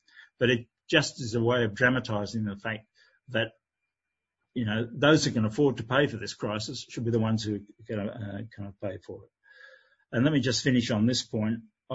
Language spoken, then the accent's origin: English; Australia; now in Spain; from an Australian point of being an Australian in Spain